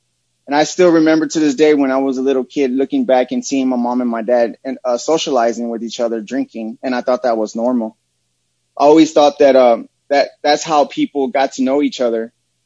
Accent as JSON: {"language": "English", "region": "Texas", "country": "United States", "tie": "born or raised there", "said": "I grew up in Santa Rita Courts, Charmers Courts, projects. I was very poor as a kid."}